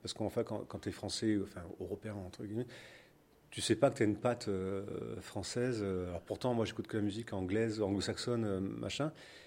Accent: Provence-Alpes-Côte d'Azur, France; moi, je suis petit Français qui vient de Provence

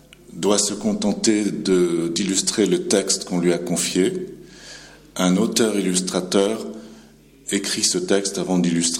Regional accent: Vietnam; je voulais raconter mon enfance au Vietnam au début des années 60

